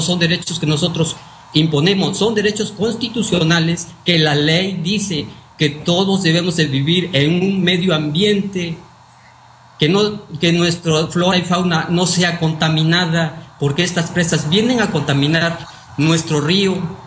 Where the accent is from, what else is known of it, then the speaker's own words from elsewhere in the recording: Mexico; nuestros derechos como ciudadanos y como mexicanos y como personas afectadas